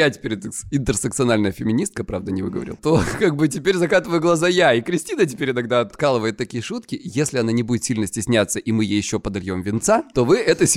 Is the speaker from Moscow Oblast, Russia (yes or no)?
no; Krasnodar Krai, Russia; я психолог, я мужик, я лысый и я с Кубани.